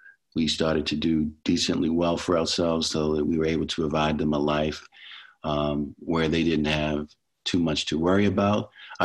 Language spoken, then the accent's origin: English; Baltimore, Maryland, United States; I am from Baltimore City, where I grew up. I have four brothers and sisters. I was raised mostly by a single parent, my mother.